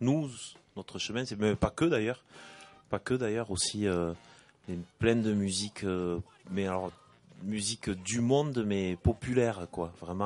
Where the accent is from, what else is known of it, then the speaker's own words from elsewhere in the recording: Occitanie, France; On est entre Carcassonne et Montpellier, dans les villages entre Limoux et Viol-le-Fort, exactement.